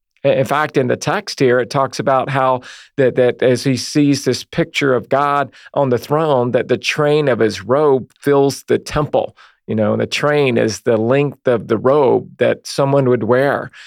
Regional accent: United States; I was growing up in America, like many of the listeners here today

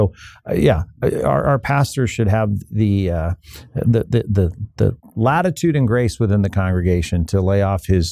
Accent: California, United States; I'm from California. I don't wear big belt buckles

